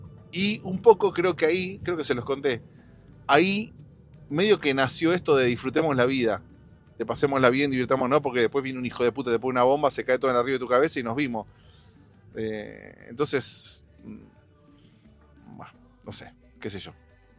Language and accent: Spanish; Argentina; como ciudadano argentino que vivió esa época en primera persona y que vi todo eso